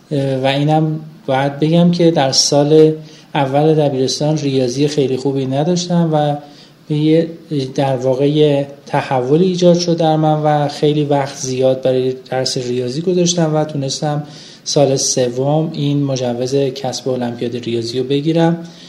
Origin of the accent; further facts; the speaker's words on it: Hamadan, Iran; من متولد 12 اسفند 51 هستم. در شهر همدان به دنیا اومدم، در یه خانواده فرهنگی که پدر مادرم معلم هستن به دنیا اومدم.